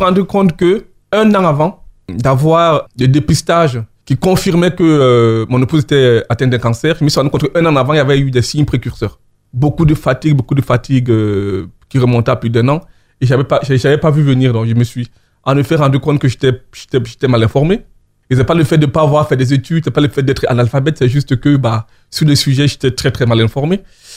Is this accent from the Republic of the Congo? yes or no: no; Cameroon; now in France; moi, je suis français d'origine camerounaise. Arrivé en France, je considérais que j'ai réussi mon intégration.